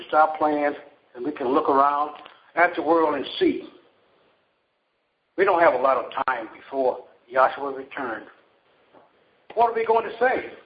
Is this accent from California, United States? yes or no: yes; California, United States; for the one who just came on. I'm from California.